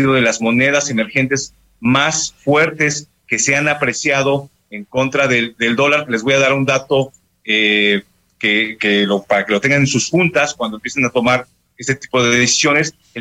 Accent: Mexico; como empresario mexicano

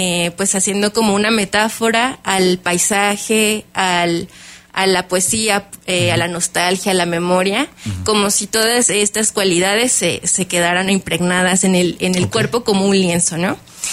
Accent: Actopan, Hidalgo, Mexico; now in Querétaro, Mexico; Sí, yo soy de Actopan.

